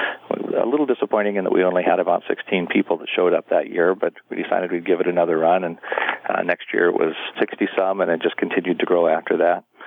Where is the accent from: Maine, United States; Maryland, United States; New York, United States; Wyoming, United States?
Wyoming, United States; Casper; I grew up in Wyoming, and I had a brother and sister who had special needs, and so we actually lived in Casper, so we were there for their special schooling.